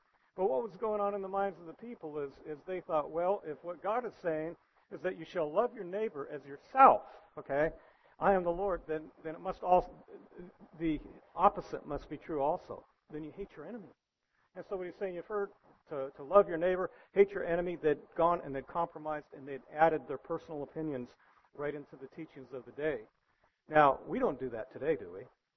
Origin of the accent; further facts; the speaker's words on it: California, United States; I came from the San Francisco Bay Area, okay? It was you had quite a contrast in different races and nationalities that were there, and I came up here